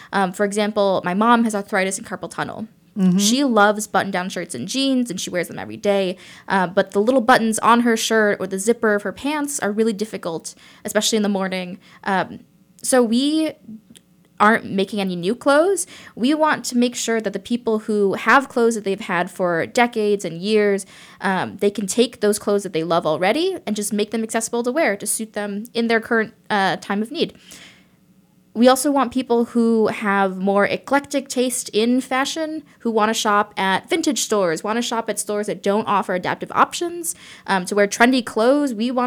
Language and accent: English; Chicago, Illinois, United States; now in Champaign, United States; I grew up in Chicago, and I came down to Champaign originally for my undergrad and master's at U of I.